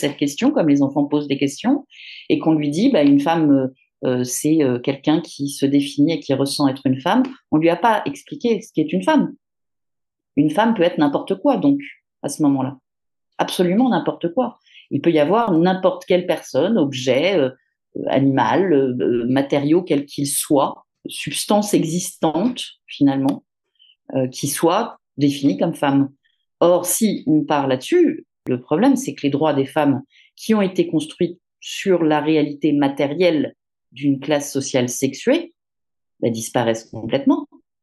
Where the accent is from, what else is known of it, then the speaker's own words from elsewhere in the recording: Paris, Île-de-France, France; j'ai 51 ans, je suis parisienne